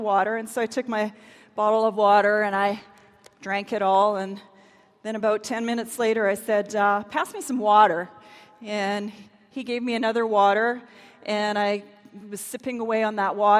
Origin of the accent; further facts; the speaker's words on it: Canada; I'm from Canada.